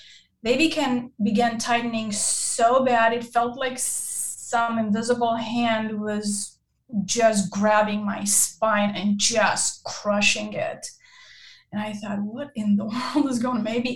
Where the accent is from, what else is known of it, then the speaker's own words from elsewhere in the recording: Romania; I come from rough, tough kind of background. I grew up in Romania and I grew up more the oldest of 12.